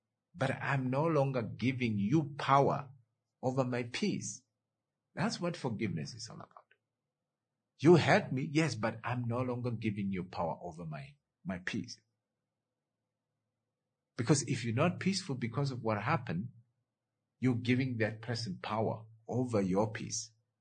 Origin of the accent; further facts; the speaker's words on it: Ongwediva, Oshana, Namibia; And I know a young man in Ongwediva, that's my hometown, who failed actually grade 12 twice.